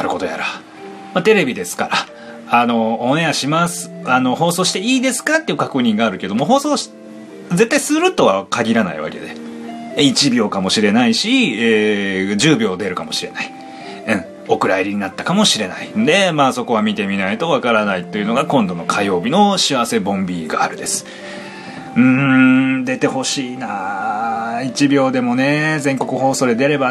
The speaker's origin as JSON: {"language": "Japanese", "region": "Hiroshima", "country": "Japan", "said": "僕も出身が広島なんで、あのまあ隣の県でね、あの言葉もほとんど同じだし、あの知ってる町土地もあるしね"}